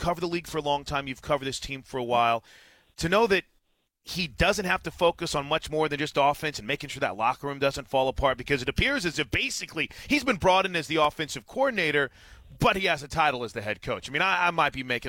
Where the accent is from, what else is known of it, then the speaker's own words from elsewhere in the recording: St. Louis, Missouri, United States; I grew up in St. Louis